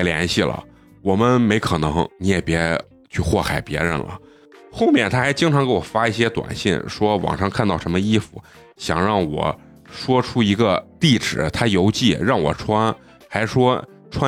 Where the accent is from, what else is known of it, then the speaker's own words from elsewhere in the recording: Xi'an, Shaanxi, China; accent: Xi'an dialect; 用是咱们西安话就是纯闲人啊，寒人